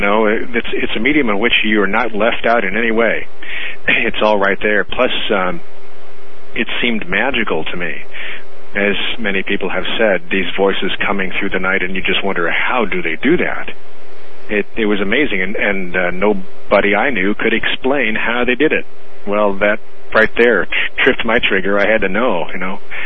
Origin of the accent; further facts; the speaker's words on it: Iowa, United States; In Iowa, in central United States. Yeah, out in rural country. Actually, we were on a farm, and living in probably the more economically backward part of the state